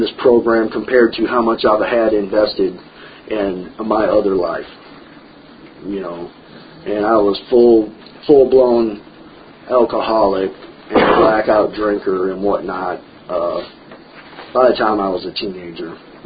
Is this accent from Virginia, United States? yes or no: no; Ohio, United States; And this is up in Ohio. I was born and raised in Ohio.